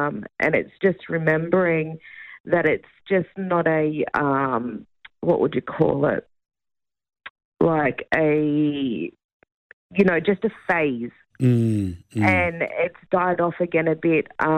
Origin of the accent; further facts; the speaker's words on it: Armidale, New South Wales, Australia; now in Sydney, Australia; I'm in Sydney, and my mob's from Armidale. We're from the Anawan tribe.